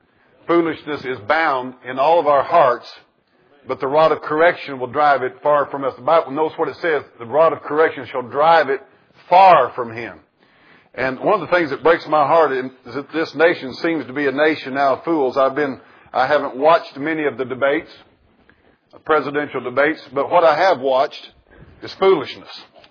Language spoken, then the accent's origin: English; United States; I'm an American, but this nation is full of fools.